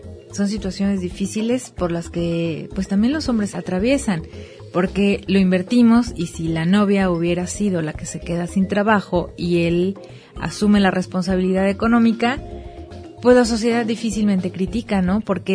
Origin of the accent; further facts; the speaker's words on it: Mexico; cómo nos afecta a nosotros como sociedad mexicana